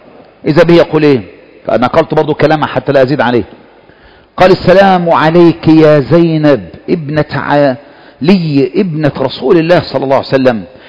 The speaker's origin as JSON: {"language": "Arabic", "country": "Egypt", "said": "والله أنا مصري أهو"}